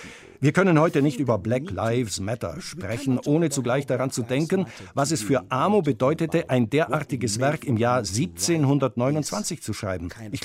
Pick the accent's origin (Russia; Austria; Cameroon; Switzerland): Cameroon; Ich bin in Kamerun aufgewachsen.